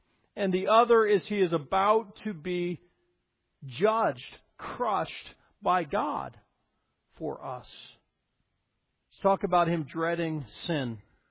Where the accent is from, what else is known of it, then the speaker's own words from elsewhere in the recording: Colorado, United States; I grew up in Colorado in 1983. I'm 12 years old at the time.